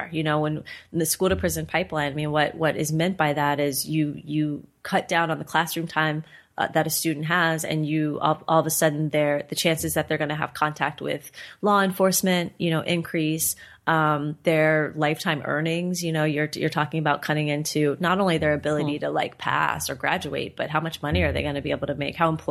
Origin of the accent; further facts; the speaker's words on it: Cincinnati, Ohio, United States; also born or lived in Bay Area; You know, I moved home to Cincinnati from the Bay Area where I lived, as I mentioned